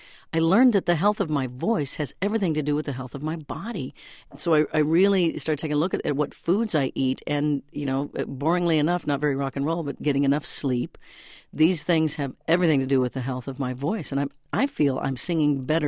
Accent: Midwest, United States; I grew up in the Midwest and had those dreams.

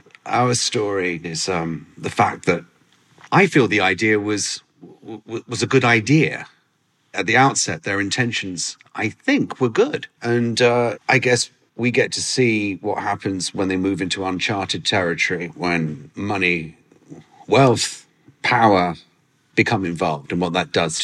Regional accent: London, United Kingdom; born there; I was born in Europe. I was born in London. So the way I think is European.

